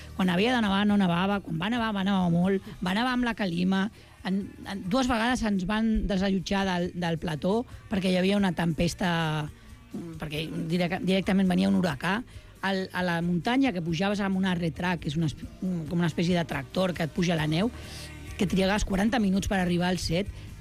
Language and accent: Catalan; Barcelona, Catalonia, Spain; som de Barcelona i sortim de Festa de la Mercè